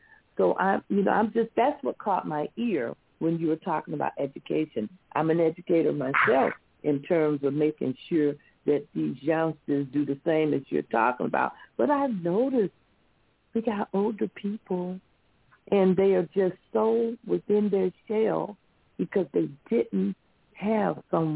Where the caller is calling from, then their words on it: Flint, Michigan, United States; I am calling from Flint, Michigan.